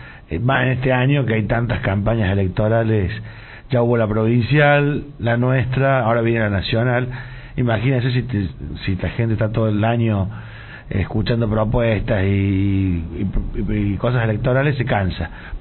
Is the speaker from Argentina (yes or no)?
yes; Colonia Caroya, Córdoba, Argentina; yo siempre viví en Coronel Carroza, en el lote 11, un sector que es cercano a Jesús María